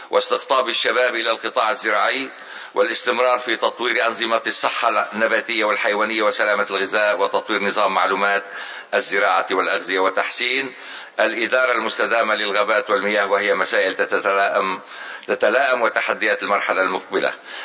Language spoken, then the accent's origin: Arabic; Lebanon; الاهتمام الكبير الذي تبدونه حيال بلدي لبنان